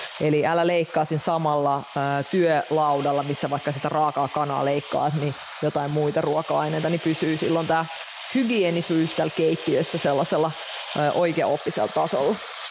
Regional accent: Russia; Mä oon venäläinen.

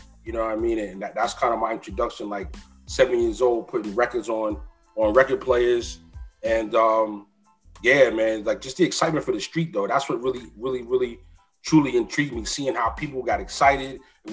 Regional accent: South Bronx, New York, United States; I'm originally from the South Bronx before I moved out here, though, and that's actually where I got my introduction to hip-hop.

